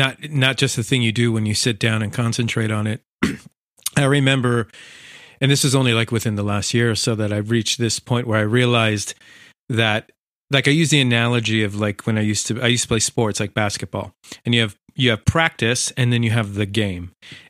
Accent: San Francisco, California, United States; moved away as an adult; now in Paris, France; And so I've been in San Francisco my entire life. And it was almost 2.5 years ago now that I moved to France, to Paris, because my girlfriend is Parisian.

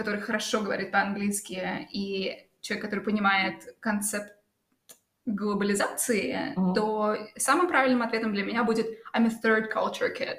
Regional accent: Russia; accent: Russian; мне нужно отвечать, что я русская, потому что у меня русский акцент, и в целом паспорт все еще русский, но я русской себя не ощущаю ни на секунду.

